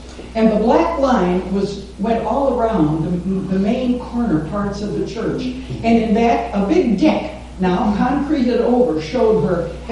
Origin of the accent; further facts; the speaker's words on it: Wisconsin, United States; And I said, "I'm a Unitarian from Wisconsin.